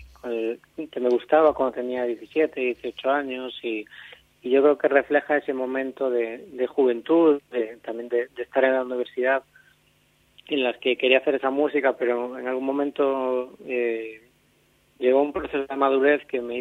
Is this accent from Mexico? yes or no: no; Catoira, Galicia, Spain; born there; Pues yo nací en Catoira, en el 90